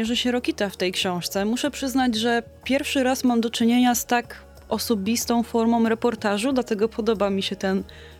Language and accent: Polish; Wrocław, Lower Silesian Voivodeship, Poland; jestem OG z Wrocławia, czyli niby z tego drugiego Śląska